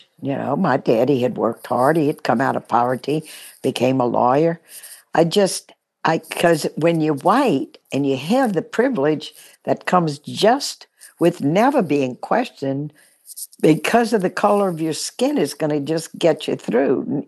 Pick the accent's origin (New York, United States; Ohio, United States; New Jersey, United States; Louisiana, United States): Louisiana, United States; Baton Rouge; began to serve African-American people who were my servants all while I was growing up in Baton Rouge.